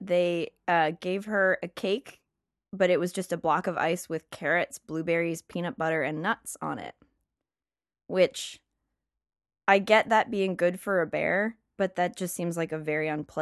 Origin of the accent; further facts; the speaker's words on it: Philadelphia, Pennsylvania, United States; Philadelphia, Pennsylvania.